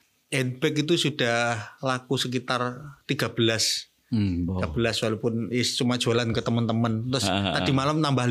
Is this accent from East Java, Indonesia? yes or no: yes; Kediri, East Java, Indonesia; Terus dari Kediri ke sini, karena di daerah saya banyak ikan